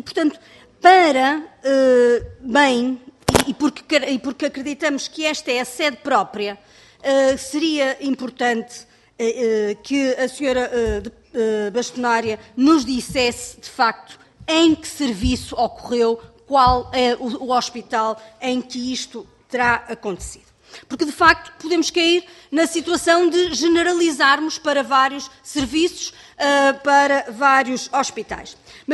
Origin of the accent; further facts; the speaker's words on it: Braga, Portugal; eu sou do Distrito de Braga, eleita pelo Distrito de Braga